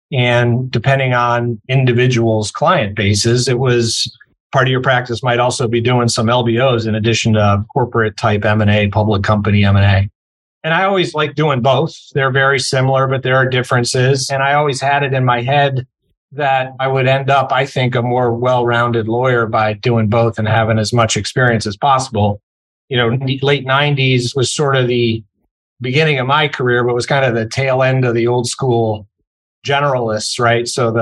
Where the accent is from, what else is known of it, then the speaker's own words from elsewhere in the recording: Pittsburgh, Pennsylvania, United States; So I grew up in Pittsburgh and went to college in Chicago